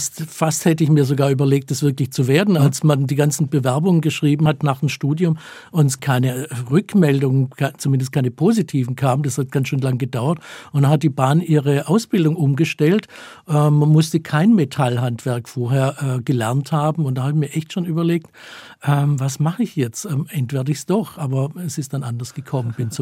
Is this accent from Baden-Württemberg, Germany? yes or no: yes; Stuttgart, Baden-Württemberg, Germany; Ich bin in Stuttgart geboren und aufgewachsen und auch mit der Straßenbahn zur Schule gefahren.